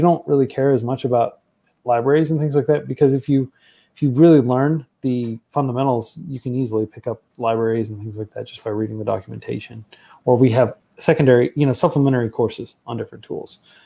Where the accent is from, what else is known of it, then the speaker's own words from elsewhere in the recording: United States; like me growing up in the US